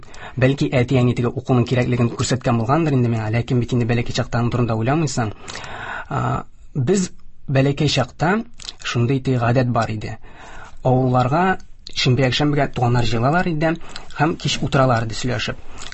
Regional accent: Aktanysh, Tatarstan, Russia; now in Kazan, Russia; Мин Актанышта тудым, Актанышта үстем. Актанышта беренче башлангыч һәм урта гыйлемне алдым. Дөресрәк булыр инде, гомум урта белем бирү икенче мәктәбе дип әйтик инде. 2012 елда Казанга килдем.

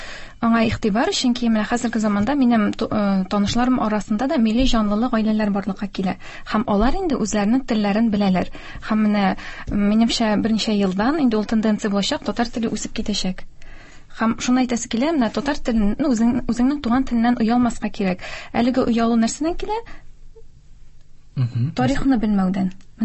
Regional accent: Kazan, Tatarstan, Russia; син бит инде Казаннан, мин шундый, әйе, татар телен каян беләсең?

